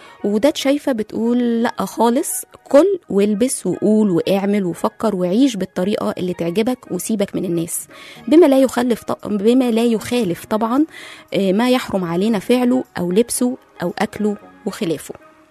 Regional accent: Egypt; وعندنا في مصر القديمة كانت الرجالة بتلبس اساور وخواتم

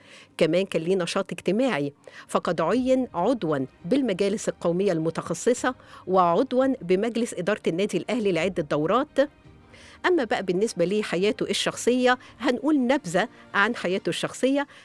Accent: Shubra al-Namla, Gharbia, Egypt; born there; ترشح لعضوية مجلس الشعب عن مسقط رأسي بقرية شبرا النملة

